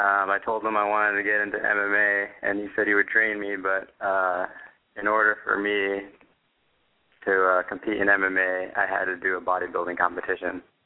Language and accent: English; Canby, Oregon, United States; I grew up in Canby, Oregon, a little town out in the country, and I lived there all my whole life.